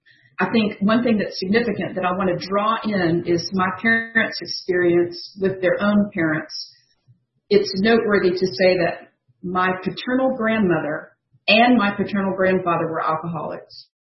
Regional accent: Atlanta, Georgia, United States; born there; I'm an alcoholic. And my sobriety date is July the 6th of 2008. I was born in February of 1964, right here in Atlanta at Georgia Baptist Hospital.

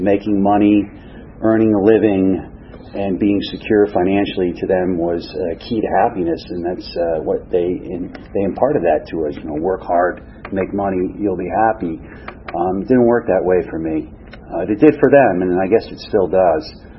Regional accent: Connecticut, United States; I grew up in Connecticut. I have three older brothers. Just the middle class, lower middle class, dying mill town.

